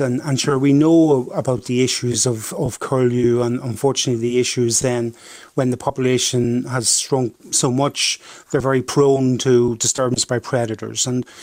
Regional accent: Northern Ireland, United Kingdom; we're from originally from County Antrim.

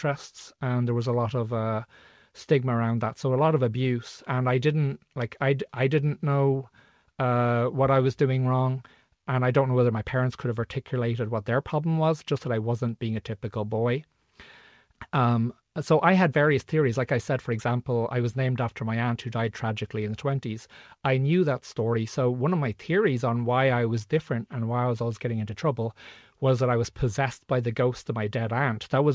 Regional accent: England, United Kingdom; born there; I was born actually in England

